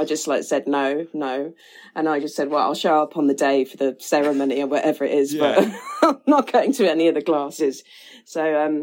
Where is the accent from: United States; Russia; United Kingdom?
United Kingdom; London; I grew up in Notting Hill because my dad was a vicar and his parish at the time when I was born was in Notting Hill, Notting Hill Gate. So that's where we were when I was born.